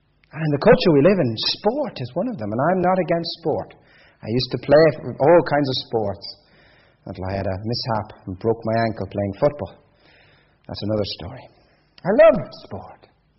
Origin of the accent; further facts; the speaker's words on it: Ireland; accent: Irish; growing up in Ireland, with an accent like this, you knew exactly which country I was from. We were very religious people. We went to Roman Catholic Mass sometimes more than once a week.